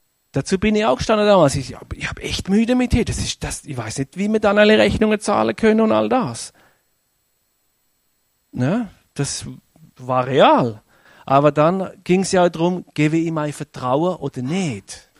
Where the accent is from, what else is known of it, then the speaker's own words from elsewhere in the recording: Germany; Und ich komme aus Deutschland, oder?